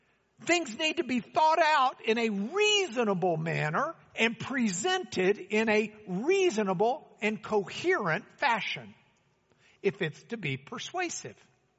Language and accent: English; Lubbock, Texas, United States; if you pronounce it the way we grew up pronouncing it in Lubbock.